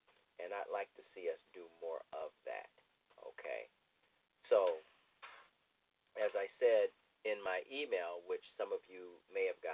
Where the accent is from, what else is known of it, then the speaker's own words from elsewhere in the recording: Ohio, United States; now in New Jersey, United States; my home state of Ohio, New Jersey, where I reside now.